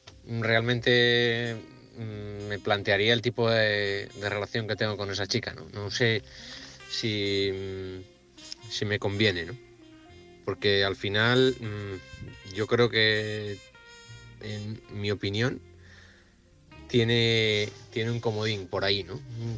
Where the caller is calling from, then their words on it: Oviedo, Asturias, Spain; de Oviedo.